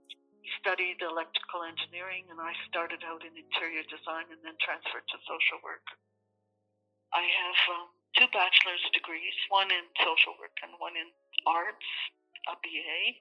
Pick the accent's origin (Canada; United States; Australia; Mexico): Canada; Edmonton, Alberta; born there; I was born in Edmonton, Alberta in June 1950. I'm therefore 71 years of age at the time of this recording.